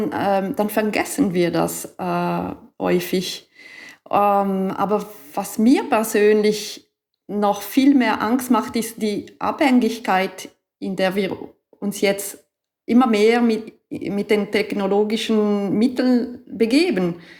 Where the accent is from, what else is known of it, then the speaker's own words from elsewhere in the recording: Ticino, Switzerland; ich bin auch aus dem Tessin